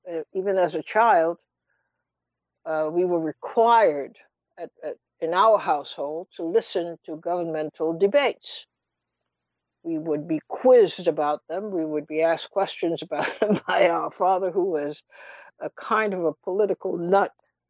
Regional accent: Trinidad & Tobago; now in United States; the kinds of debates that we grew up with in Trinidad and throughout the Caribbean generally

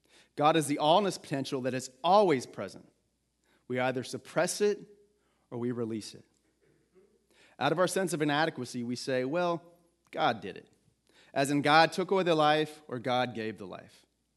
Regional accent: Marble Falls, Texas, United States; Growing up in Marble Falls, Texas, for some reason, I was just on the main streets of Marble Falls.

